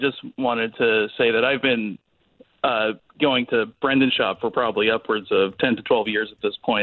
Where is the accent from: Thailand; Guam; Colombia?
Guam; now in Massachusetts, United States; Originally, I'm from Guam, though I'm in Massachusetts now.